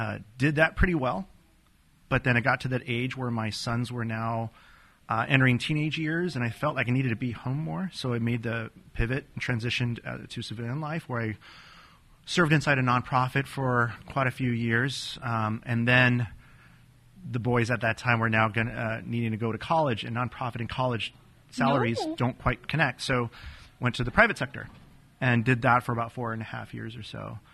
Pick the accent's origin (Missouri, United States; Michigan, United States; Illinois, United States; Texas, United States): Texas, United States; El Paso; So born and raised in El Paso, Texas, but didn't want to live there for the rest of my life. So I joined the military.